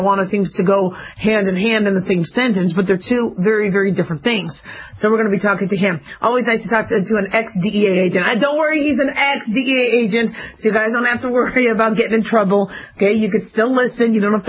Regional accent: Arizona, United States; born or raised there; also born or lived in Las Vegas

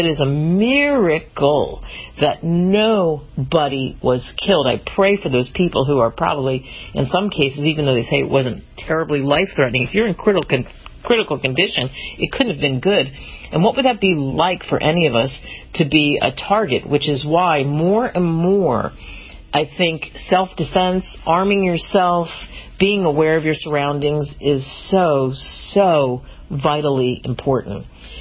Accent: Midwest, United States; I hated California. I'm from the Midwest, and I was so glad to get back to my roots.

